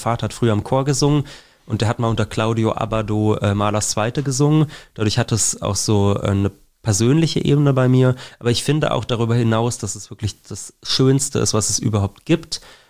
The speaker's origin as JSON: {"language": "German", "region": "Berlin", "country": "Germany", "tie": "born or raised there", "said": "Ich bin ursprünglicher Berliner."}